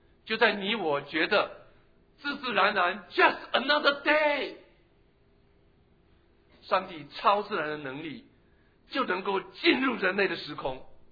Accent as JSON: {"language": "Chinese", "country": "Taiwan", "tie": "born or raised there", "said": "我小时候在台湾碰到一些乞丐"}